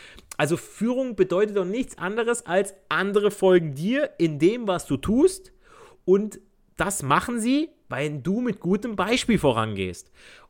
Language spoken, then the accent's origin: German; Italy; ich als Italiener, ich habe mit Türken, mit Albanern und Pakistani groß geworden